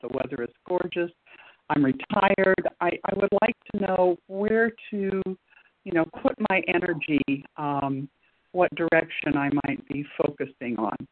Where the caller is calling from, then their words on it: St. Louis, Missouri, United States; I'm calling from St. Louis.